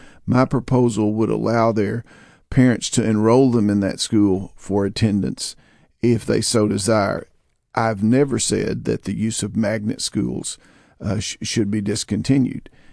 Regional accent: Appalachia, United States; Now, I come from Appalachia

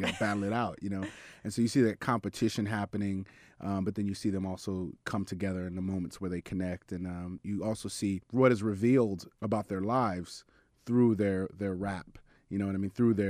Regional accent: Detroit, Michigan, United States; also born or lived in Chicago, United States; I grew up in the Detroit area, city and suburbs, and also spent a lot of time in Chicago. And for me, you know, I was born in 77.

